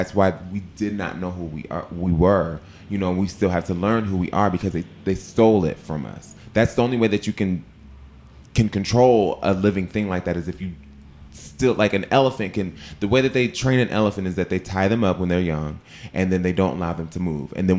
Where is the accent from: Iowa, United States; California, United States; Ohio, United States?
Ohio, United States; I'm from Ohio